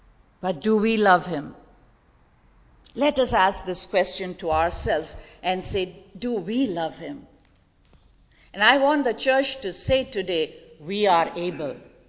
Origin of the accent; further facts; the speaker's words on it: India; I, as an Indian, I all the time hear the news, because we are two nations, neighbors.